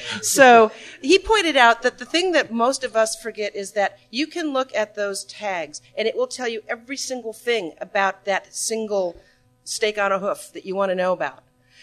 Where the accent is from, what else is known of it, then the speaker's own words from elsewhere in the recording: California, United States; Mark, we're from California.